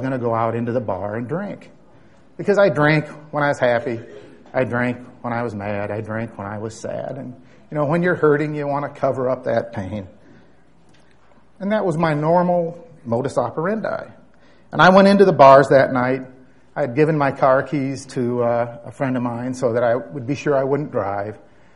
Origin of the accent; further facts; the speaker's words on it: Goshen, Indiana, United States; I was born in Goshen, Indiana, raised there.